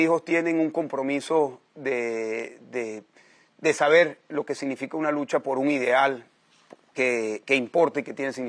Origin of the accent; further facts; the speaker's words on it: Venezuela; Yo crecí en la Venezuela de los años 70, la Venezuela próspera, la Venezuela democrática.